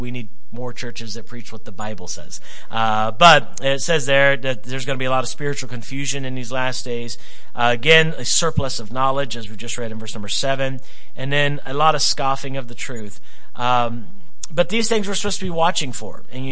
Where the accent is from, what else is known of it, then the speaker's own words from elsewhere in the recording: United States; As a child of God, now it should bother us, especially as an American, to see certain things happening.